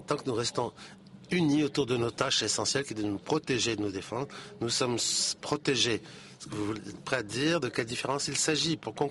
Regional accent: Kazakhstan; Je viens du Kazakhstan.

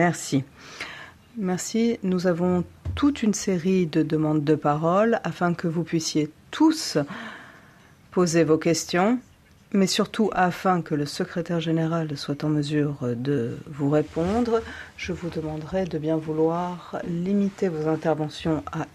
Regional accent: Spain; French is a second language; je viens d'Espagne et vous le savez

